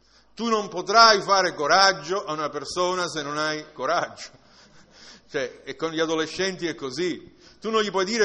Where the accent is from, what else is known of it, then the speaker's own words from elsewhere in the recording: Palermo, Sicily, Italy; so che sono palermitano